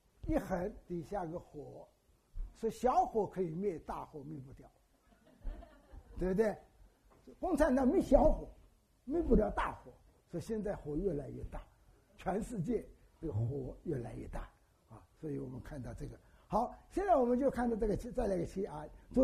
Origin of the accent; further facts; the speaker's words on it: China; 所以我觉得神对我们中国人特别优待